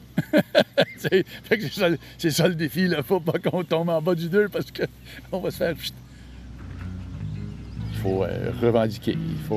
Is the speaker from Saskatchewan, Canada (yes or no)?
yes; Prince Albert, Saskatchewan, Canada; Nous, on est de Prince Albert, 2 heures au nord d'ici.